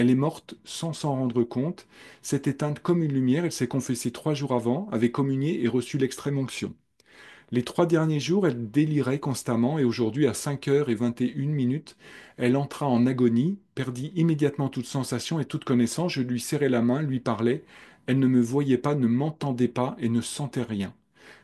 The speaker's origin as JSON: {"language": "French", "country": "France", "said": "la mère de Mozart est morte et enterrée chez nous, à Paris. Enfin, en tout cas, dans notre pays, à Paris."}